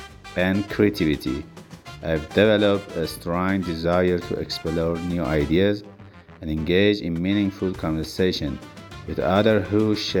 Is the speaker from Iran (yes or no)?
yes; Iran; English is a second language; I was born and raised in Iran, a country that has had a significant influence on my passion and perspective.